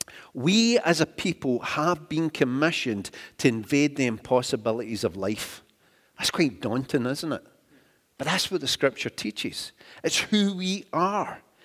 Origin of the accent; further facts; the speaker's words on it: Glasgow, Scotland, United Kingdom; from when I was a kid growing up in Glasgow, it's vastly improved